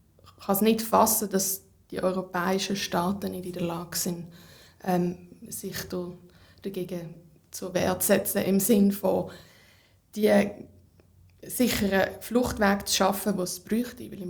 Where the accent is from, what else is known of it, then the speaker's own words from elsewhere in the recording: Switzerland; Habe aber gemerkt, dass ich als Schweizer Anwältin auch nicht allzu viel beitragen kann